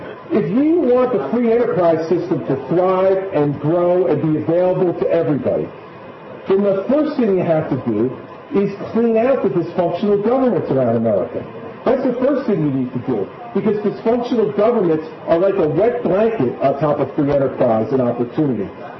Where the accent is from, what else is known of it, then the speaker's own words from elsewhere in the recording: New Jersey, United States; I'm from Jersey, man.